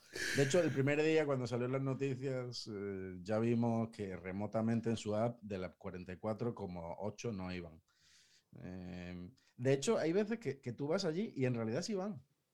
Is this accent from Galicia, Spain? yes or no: no; Seville, Andalusia, Spain; now in Madrid, Spain; yo vivo en la Comunidad de Madrid, aunque soy del sur, soy de Sevilla